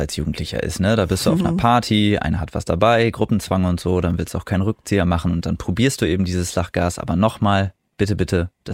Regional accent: Osnabrück, Lower Saxony, Germany; Meine Heimatstadt Osnabrück

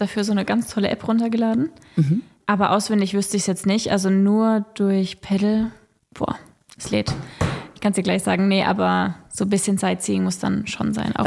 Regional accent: Ettlingen, Baden-Württemberg, Germany; Ich liebe auch meine Heimat. Also wenn ich durch Ettlingen laufe und dann sehe ich die Altstadt, dann ist einfach so ein Durchatmen und Ankommen.

